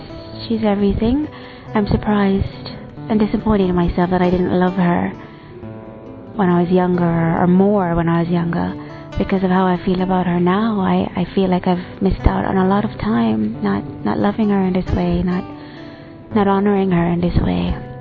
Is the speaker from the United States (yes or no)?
no; Jamaica; I'm from Jamaica